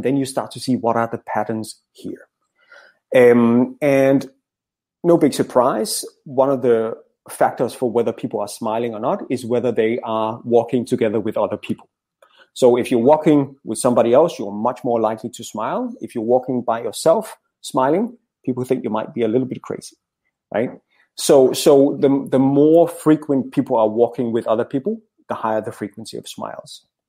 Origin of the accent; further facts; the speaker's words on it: Denmark; first language Danish; English is a second language; my facial expressions are very different if I speak my second language English compared to my first language. So when I speak English, I look very grumpy. I need to concentrate more when I speak English compared to Danish